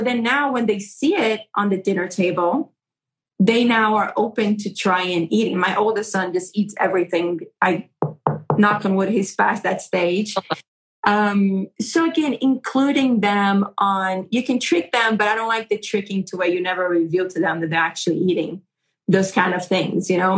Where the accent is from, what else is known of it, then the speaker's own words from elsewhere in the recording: Brazil; growing up in Brazil, our plate is very colorful.